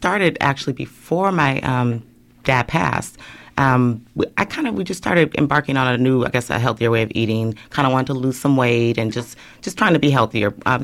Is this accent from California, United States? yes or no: yes; Los Angeles, California, United States; now in Portland, United States; He did not care that he moved to Portland because we are originally from Los Angeles.